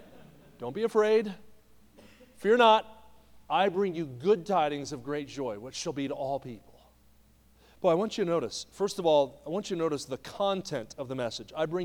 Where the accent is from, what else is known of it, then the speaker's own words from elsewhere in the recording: New Jersey, United States; I grew up in New Jersey, and I was a Penn State football fan growing up.